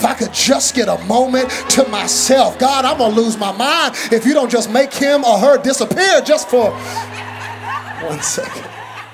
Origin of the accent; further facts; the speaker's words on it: Dallas, Texas, United States; But I'm from Dallas, and y'all get a little bit of it here in Oklahoma.